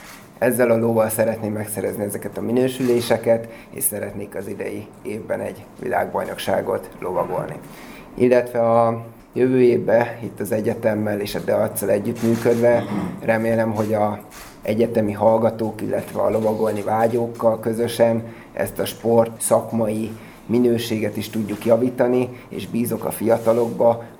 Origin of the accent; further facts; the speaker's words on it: Debrecen, Hajdú-Bihar, Hungary; born there; debreceni születésű vagyok, így nagy öröm számomra, hogy végre itthon Debrecenbe sportolhatok